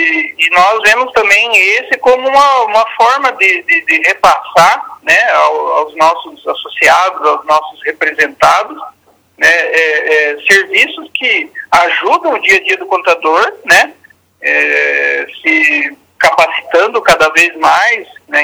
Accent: Toledo, Paraná, Brazil; Eu sou de Toledo, sou nascido aqui em Toledo, né? Eu iniciei na contabilidade, tenho 44 anos

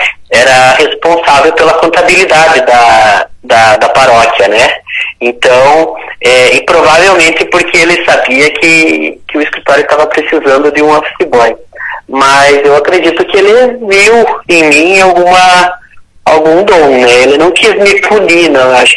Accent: Porto União, Santa Catarina, Brazil; eu nasci em Porto União, Santa Catarina, né? Mas fui registrado como nascido em União da Vitória, no Paraná. Então, tenho um laço afetivo muito grande com a cidade, porque nasci aqui

